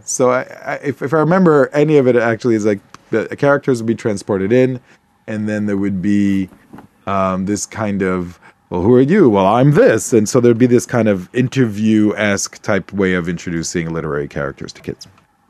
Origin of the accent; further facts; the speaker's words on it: Canada; I remember watching as a Canadian youth with access to American channels, which we all do over here.